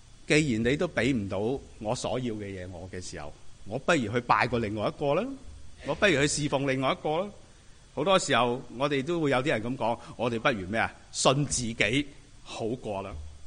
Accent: Hong Kong; 我哋喺香港嚟嘅人都會知啦

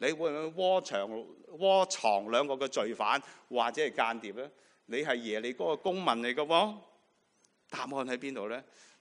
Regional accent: Guangdong, China; 自然上高有很多我們廣東人的禾杆草

